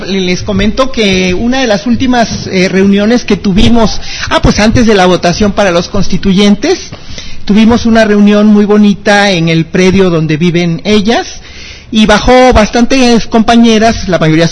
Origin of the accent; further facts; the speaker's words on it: Iztapalapa, Mexico City, Mexico; Yo vengo de Iztapalapa